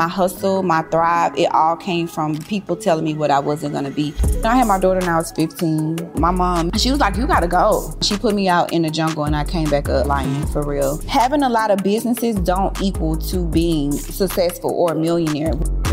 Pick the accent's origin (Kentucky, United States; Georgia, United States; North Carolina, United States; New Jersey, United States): Georgia, United States; Atlanta; I grew up in John Holt, which is Castleberry. So I walked through the Bluff. I walked through Vine City to get to school. So that was like the next place other than where I was, which was the West End. So the Peter Street is like the Buckhead of the West Side of Atlanta.